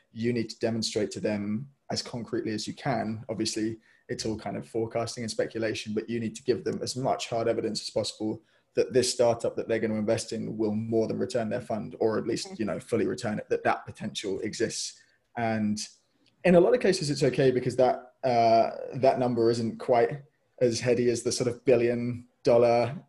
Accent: United Kingdom; especially as British entrepreneurs. We're generally quite modest, I want to say, and overly sort of humble.

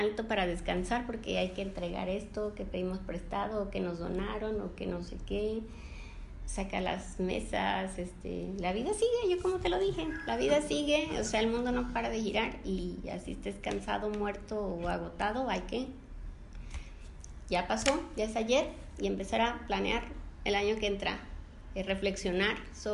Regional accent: Mexico; yo lo sé ahora porque soy mexicana

